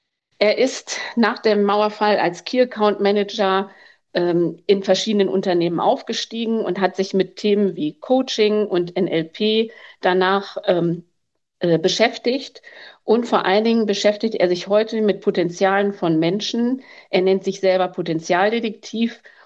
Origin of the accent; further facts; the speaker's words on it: West Germany, Germany; habe ich mich natürlich als Wessi gefragt